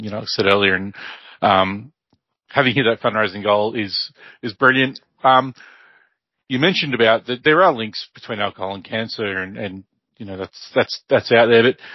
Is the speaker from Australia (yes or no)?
yes; Australia; one of two Australian born people in the place and the only male.